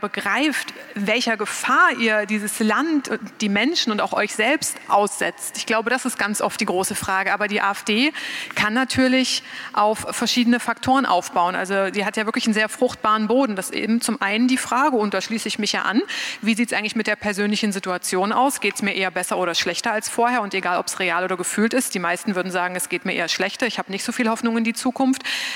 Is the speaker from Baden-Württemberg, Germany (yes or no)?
no; Saxony-Anhalt, Germany; wenn es um Sachsen-Anhalt geht, weil das meine Heimat ist. Ich bin da geboren, ich bin da aufgewachsen